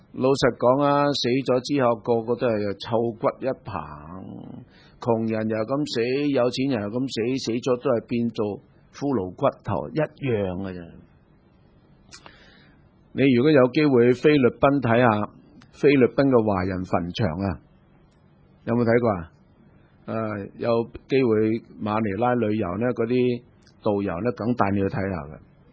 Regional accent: China; now in Canada; 在加拿大也是这样的，我们中国人很喜欢做这些事

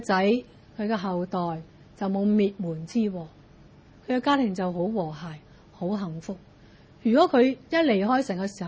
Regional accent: Guangdong, China; 咁所以我哋广东人讲咧，听老婆话咧就会发达。

